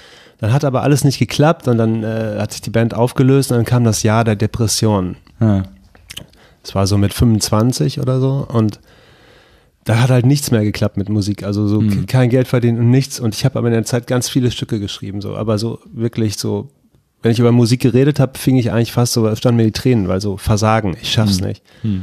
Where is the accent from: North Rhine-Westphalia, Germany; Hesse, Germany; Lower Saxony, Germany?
North Rhine-Westphalia, Germany; Dortmund; now in Hamburg, Germany; Ich komme aus Dortmund ursprünglich und dann bin ich nach Hamburg gezogen, nach St. Pauli